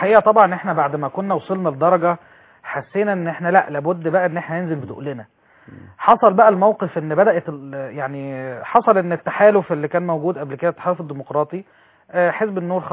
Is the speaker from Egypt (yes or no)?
yes; Egypt; احنا كلنا مصريين